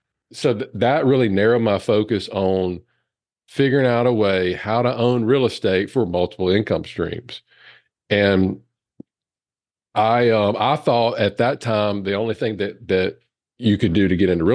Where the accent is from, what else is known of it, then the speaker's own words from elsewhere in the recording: Louisiana, United States; I had the group practice that I was supposed to join here in my hometown in Louisiana.